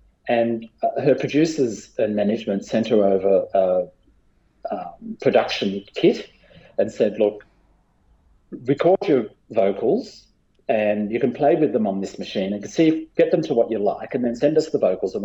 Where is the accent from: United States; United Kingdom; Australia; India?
Australia; in the same time I was growing up in Australia, she's almost my age